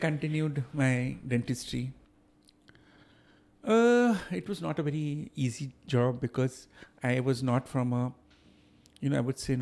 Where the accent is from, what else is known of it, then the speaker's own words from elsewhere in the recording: Mumbai, Maharashtra, India; Because I was from Mumbai.